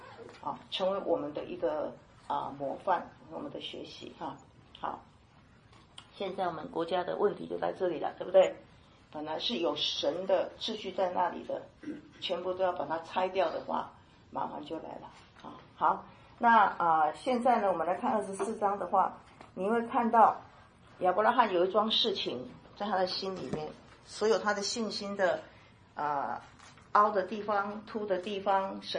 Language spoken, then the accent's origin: Chinese; China; 那我们也我中国人很明白，特别是儿子哈